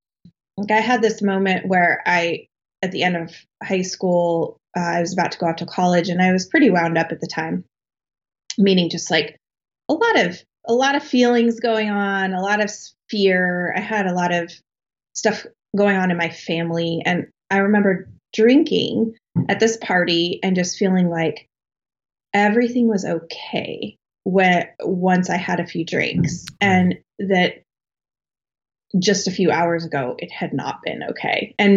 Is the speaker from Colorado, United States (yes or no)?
yes; Colorado, United States; So I grew up in, I was born and raised in Colorado in a small town south of Denver. I lived there all through my life.